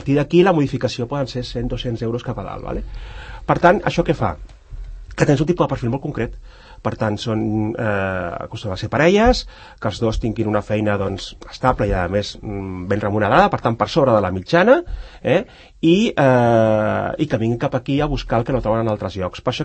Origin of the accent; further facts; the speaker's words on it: Sant Cugat del Vallès, Catalonia, Spain; i em mataran els que són santcugatens, com jo, per tant, ho puc dir, som un barri de Barcelona